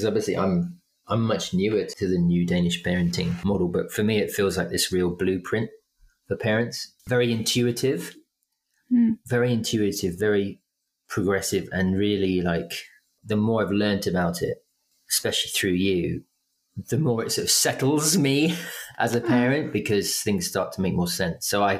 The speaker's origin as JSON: {"language": "English", "country": "United Kingdom", "said": "I'm British and I have a little girl."}